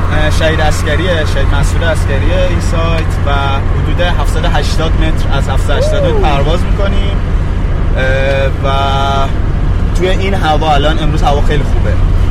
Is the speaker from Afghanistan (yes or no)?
no; Shiraz, Fars, Iran; ما شیرازی هستیم.